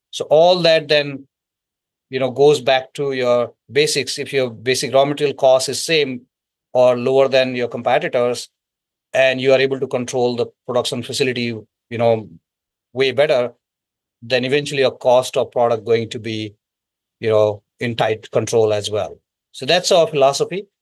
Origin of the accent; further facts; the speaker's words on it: Almora, Uttarakhand, India; Yeah, so I'm originally from India, northern part of India, place called Uttarakhand. And I'm from a small town, Manan, Almora. That's the foothills of Himalayas.